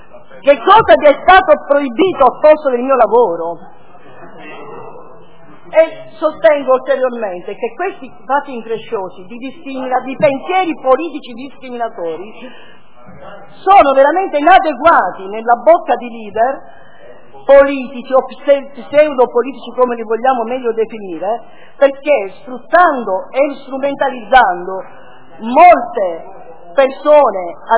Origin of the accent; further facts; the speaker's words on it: Sicily, Italy; io come siciliana